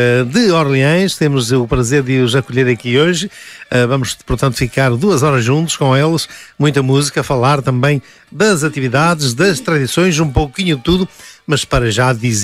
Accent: Rio Caldo, Braga, Portugal; hoje vão para Rio Caldo, que é a minha terra, portanto.

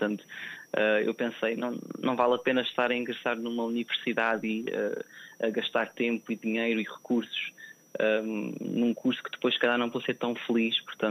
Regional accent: Benavente, Santarém, Portugal; Eu ingressei num grupo infantil-juvenil de Benavente, que é a terra onde eu cresci

